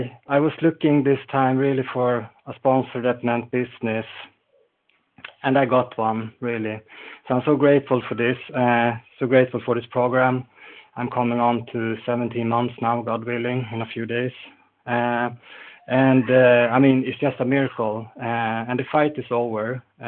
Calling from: Falun, Dalarna County, Sweden; English is a second language; And I'm calling from Falun in Sweden

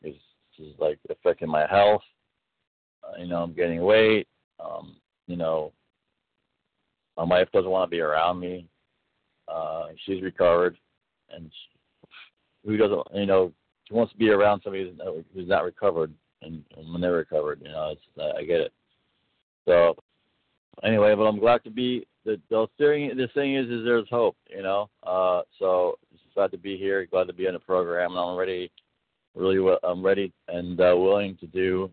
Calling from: Florida, United States; from Florida.

